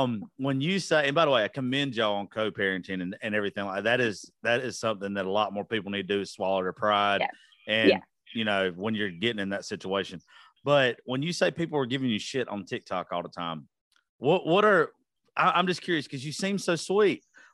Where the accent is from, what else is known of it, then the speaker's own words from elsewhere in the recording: Georgia, United States; I am from South Georgia.